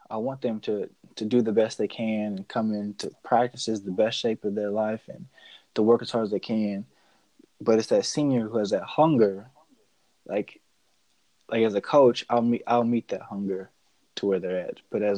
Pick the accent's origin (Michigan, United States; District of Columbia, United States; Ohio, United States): Ohio, United States; Cleveland; so I'm from Cleveland, Ohio.